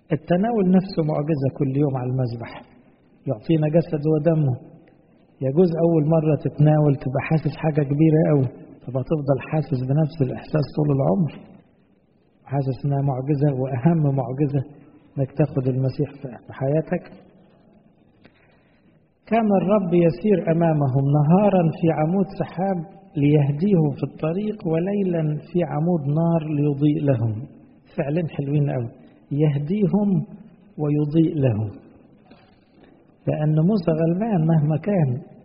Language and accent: Arabic; Egypt; احنا مسيحيين، يعني فرعنا أصلا بس كمصريين